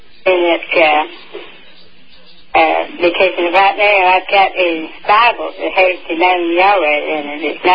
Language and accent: English; Tennessee, United States; from Survey Plains, Tennessee. And I'm very much enjoying the festival.